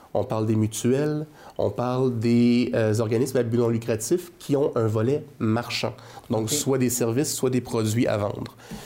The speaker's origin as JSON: {"language": "French", "town": "Granby", "region": "Quebec", "country": "Canada", "lives_now": "Saguenay-Lac-Saint-Jean, Canada", "said": "moi, je viens de Granby, okay, dans la Haute-Yamaska, en Montérégie. J'ai trouvé l'amour à Montréal d'une fille du Lac-Saint-Jean, puis comme on dit par chez nous, qui prend épouse, prend pelouse, hein? Donc, j'arrive au Saguenay-Lac-Saint-Jean."}